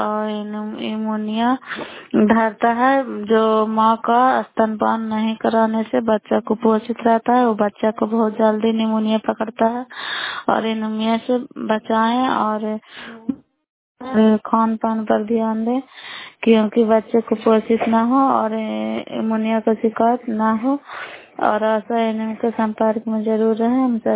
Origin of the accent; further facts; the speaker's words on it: Bairiganj, Bihar, India; नालंदा जिला कराय ब्लॉक मकराता पंचायत ग्राम बैरीगंज की निवासी हूँ।